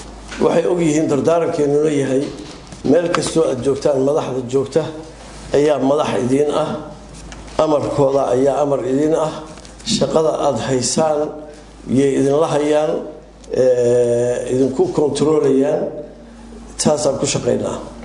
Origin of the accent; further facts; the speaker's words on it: Baidoa, Bay, Somalia; born there; Marka guriga weyn oo gobolku lahaan jiray halkan ayaan ku dhashay.